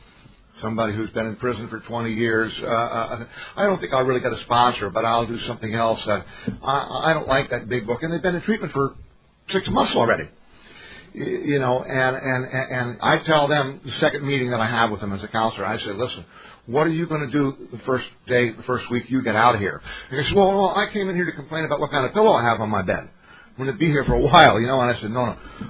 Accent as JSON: {"language": "English", "town": "Miami", "region": "Florida", "country": "United States", "said": "I'm an alcoholic from Miami, Florida."}